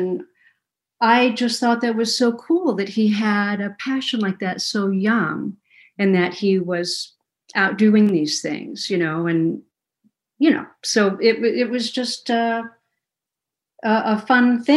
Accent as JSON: {"language": "English", "town": "Kalamazoo", "region": "Michigan", "country": "United States", "tie": "born there", "said": "Yeah, just my early life. I was born in Kalamazoo, Michigan."}